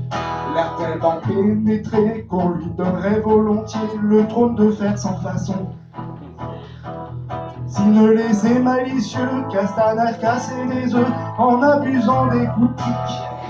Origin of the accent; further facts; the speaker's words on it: Châteaudun, Centre-Val de Loire, France; je suis originaire de Châteaudun, que vous connaissez tous, petite commune